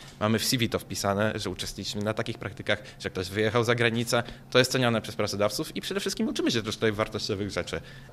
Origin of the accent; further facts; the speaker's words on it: Kikół, Kuyavian-Pomeranian Voivodeship, Poland; now in Toruń, Poland; Pochodzę z Kikoła, ale mieszkam tutaj w internacie.